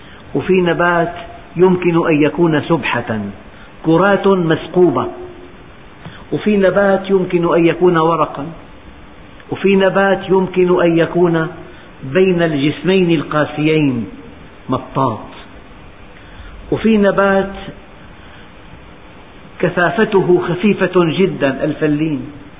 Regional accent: Syria; يعني بلدنا سوريا يحتاج إلى غرام واحد أن يستورده من هذه البذور

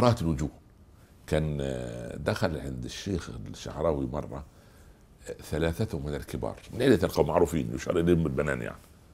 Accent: Egypt; ما يقولوا عندنا في مصر من جور السعيد يسعد.

